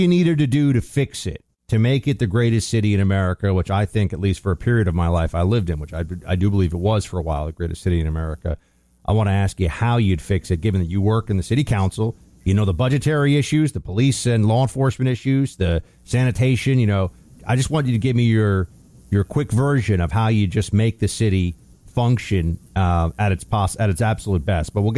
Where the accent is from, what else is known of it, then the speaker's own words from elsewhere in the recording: New York, United States; Like, that's where my tax dollars are going as a New Yorker, or where they would be going, rather.